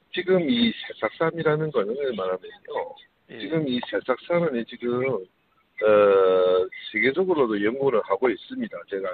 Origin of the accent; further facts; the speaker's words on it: Heilongjiang, China; 저는 고향이요. 흥룡강 개동현이라는데